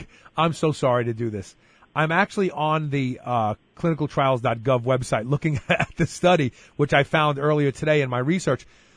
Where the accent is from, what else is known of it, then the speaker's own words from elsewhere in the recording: Brooklyn, New York, United States; I always mispronounce it because I'm from Brooklyn